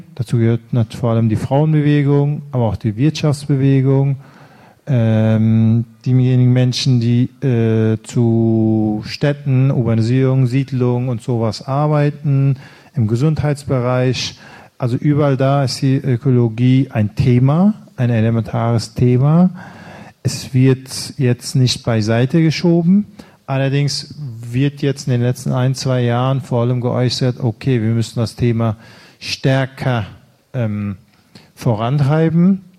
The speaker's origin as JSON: {"language": "German", "country": "Germany", "tie": "born or raised there", "also_born_or_lived": "Northern Kurdistan", "said": "Ich bin in Deutschland aufgewachsen, aber ich habe auch viele Jahre in Nordkurdistan gelebt"}